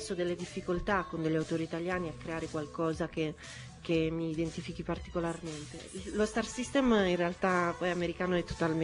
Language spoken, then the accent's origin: Italian; Torremaggiore, Apulia, Italy; born there; io sono un ragazzo normalissimo, ho 24 anni e sono nato a Torre Maggiore in provincia di Foggia.